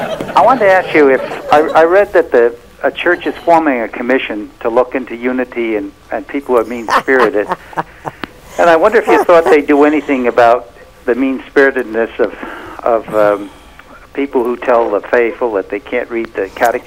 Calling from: Houston, Texas, United States; Houston, Texas.

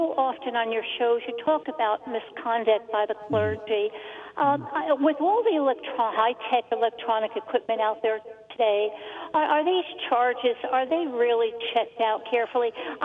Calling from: New York, United States; New York.

